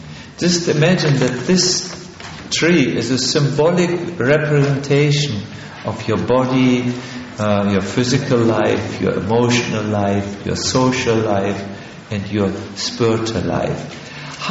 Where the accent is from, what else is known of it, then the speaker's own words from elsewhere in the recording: Northern Germany, Germany; English is a second language; See, I'm from North Germany, where you speak such things, and it's a good joke, but here it may not be.